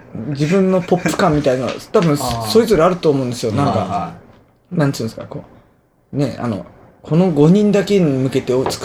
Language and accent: Japanese; Yokohama, Kanagawa, Japan; 僕、横浜です。